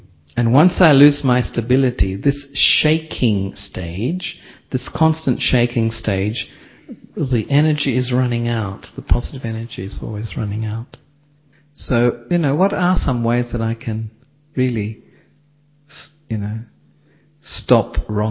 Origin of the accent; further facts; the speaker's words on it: Australia; like I was brought up in Australia, give your opinions.